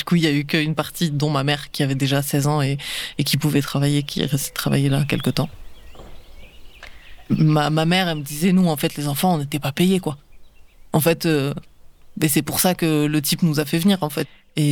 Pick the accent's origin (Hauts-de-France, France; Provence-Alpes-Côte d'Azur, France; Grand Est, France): Provence-Alpes-Côte d'Azur, France; Je me suis installée il n'y a pas très longtemps à la campagne et je suis plutôt une citadine. J'ai grandi sur la Côte d'Azur et en ville.